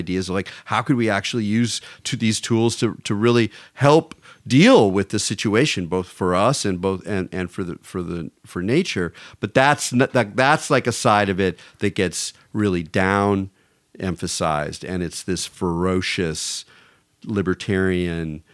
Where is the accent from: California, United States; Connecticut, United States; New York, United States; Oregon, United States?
California, United States; it's been interesting for me as a Californian who's been thinking about California and enjoying it and exploring it my whole life